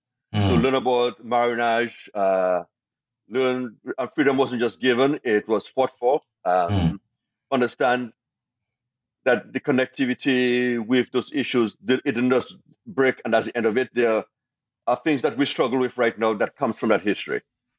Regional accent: New York, United States; We come from New York, we're from Portugal.

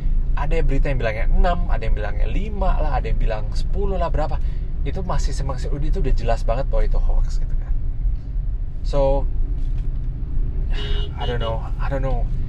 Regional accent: Indonesia; karena kita orang Indo

